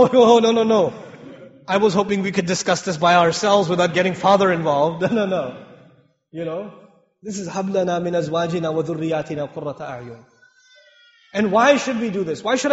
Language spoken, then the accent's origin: English; Pakistan; Where I'm originally from Pakistan.